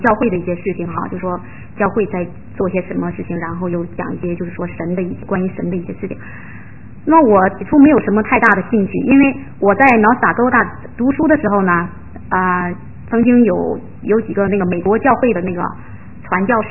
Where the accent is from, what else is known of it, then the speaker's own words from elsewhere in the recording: Gansu, China; now in United States; 我来自中国大陆，甘肃的一个小城，这个小城在丝绸之路之上。我是1993年11月到达美国的。